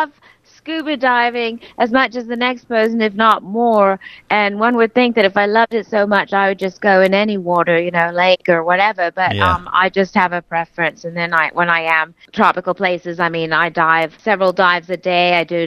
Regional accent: Denmark; English is a second language; I'm from Denmark

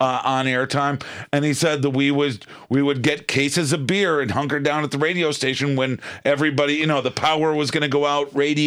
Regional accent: Boston, Massachusetts, United States; Growing up in Boston, and WBCN also started in 1968.

